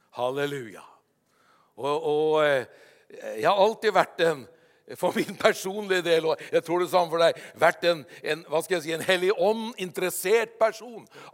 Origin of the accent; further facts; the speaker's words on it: Hokksund, Buskerud, Norway; når vi i ungdommen hadde nytt liv, ungdomsarbeid hjemme i Hokksund